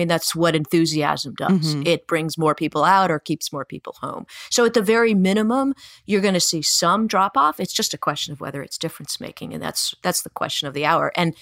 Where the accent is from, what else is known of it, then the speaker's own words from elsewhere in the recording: Virginia, United States; And if I could just add, in my home state of Virginia, on Wednesday night, Nikki Haley had an event